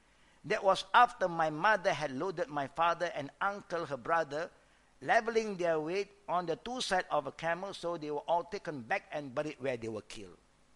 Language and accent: English; Malaysia; English is a second language; Hey, this is not my place, I'm from Malaysia.